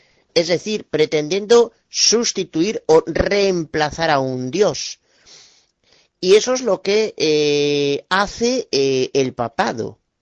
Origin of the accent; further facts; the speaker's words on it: Galicia, Spain; Soy abogado de Galicia, España.